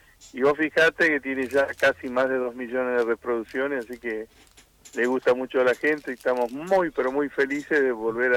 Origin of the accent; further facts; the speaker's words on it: Santa Fe, Argentina; hasta que vuelvo a mi ciudad natal, donde un grupo pionero de Santa Fe